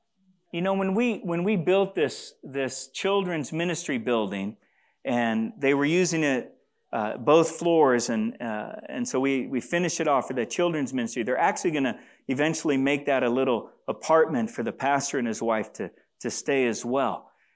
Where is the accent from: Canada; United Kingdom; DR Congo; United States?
DR Congo; You know, I grew up in the Congo. I grew up around poverty.